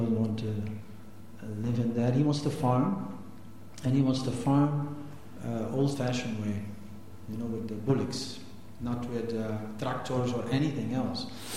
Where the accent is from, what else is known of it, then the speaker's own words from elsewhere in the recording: Ghent, Flanders, Belgium; I come from Ghent